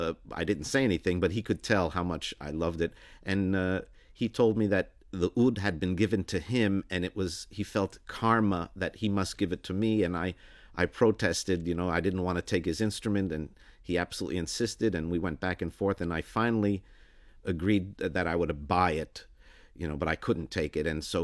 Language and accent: English; United States; had I ignored the fact that I'm from America, that would be equally dishonest.